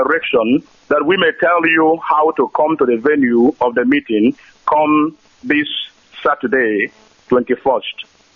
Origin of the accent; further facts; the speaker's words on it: Nigeria; stop being humiliated, jailed, and being pursued around anywhere we are in the world for the sake of being a Nigerian.